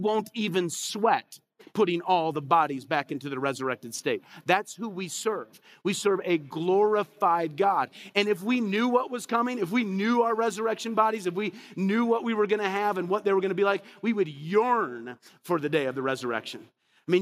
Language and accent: English; Illinois, United States; I was raised in Illinois. I mean, farmers were always like, it's got to be knee-high by the 4th of July to be good.